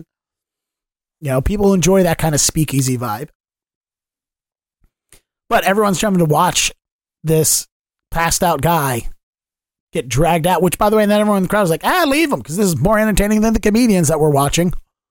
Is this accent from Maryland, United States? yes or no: yes; Baltimore, Maryland, United States; accent: Baltimore; you can hear my Balmer accent coming back in when I'm like, Ocean City, going down the ocean.